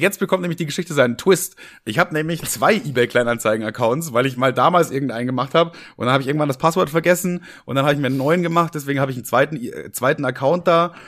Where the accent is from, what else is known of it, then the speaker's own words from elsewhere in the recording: Braunschweig, Lower Saxony, Germany; Er kam aus Salzgitter und ich komme aus Braunschweig. Das ist echt nicht weit voneinander entfernt so.